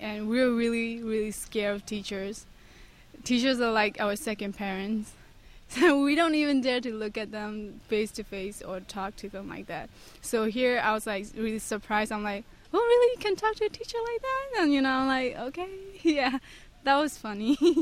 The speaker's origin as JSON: {"language": "English", "country": "Myanmar", "second_language": "English", "lives_now": "United States", "said": "Back in my home country, the school is kind of like we just sit in one place, and we don't really move to anywhere for the whole day."}